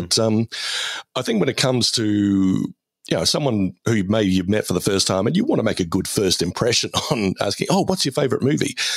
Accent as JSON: {"language": "English", "town": "Geelong", "region": "Victoria", "country": "Australia", "tie": "born or raised there", "said": "when I was still reviewing movies for the Geelong Advertiser here in my hometown"}